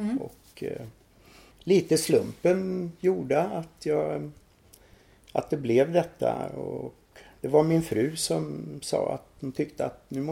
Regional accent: Värmland, Sweden; also born or lived in Stockholm; Ja, men jag är värmlänning. Nu ska vi se. Jag var 4 år när vi flyttade till Värmland.

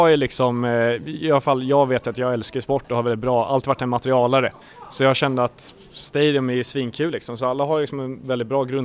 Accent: Tyresö, Stockholm County, Sweden; Vi är nyanställda här och vi är från Tyresö.

